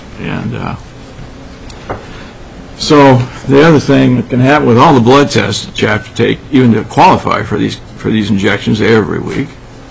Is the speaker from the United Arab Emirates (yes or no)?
no; Juneau, Alaska, United States; I'm from Juno.